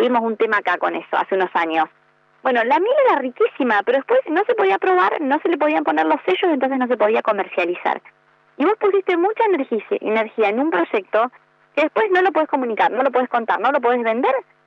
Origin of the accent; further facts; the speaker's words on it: Argentina; eso yo creo que incluso es un tema como argentinos que no entendemos, ¿viste?